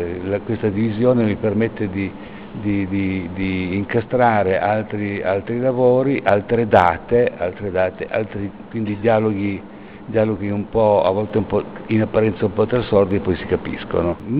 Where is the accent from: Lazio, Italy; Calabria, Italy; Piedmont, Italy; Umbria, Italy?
Piedmont, Italy; rimboccando le maniche da buon piemontese